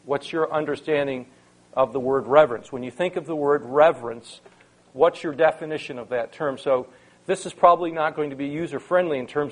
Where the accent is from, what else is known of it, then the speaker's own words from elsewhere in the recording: Niagara Falls, New York, United States; I grew up in Niagara Falls, New York, in an Italian Roman Catholic family.